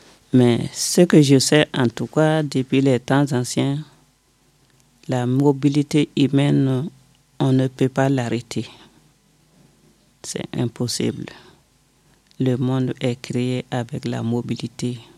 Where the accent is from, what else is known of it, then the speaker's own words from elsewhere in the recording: Mali; Je suis malienne.